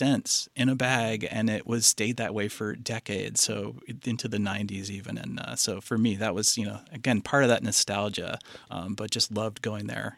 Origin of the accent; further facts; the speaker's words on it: Morrisville, Vermont, United States; I grew up in Morrisville at the Bijou, which was built in 1910